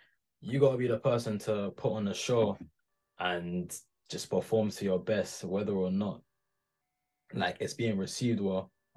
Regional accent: Ghana; let me just talk about being Ghanaian and being black, innit?

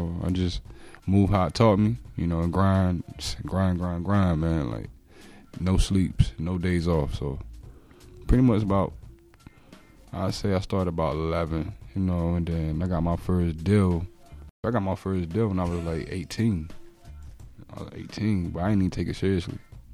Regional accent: Sanford, North Carolina, United States; Well, it started out, man, in my hometown, Sanford, North Carolina.

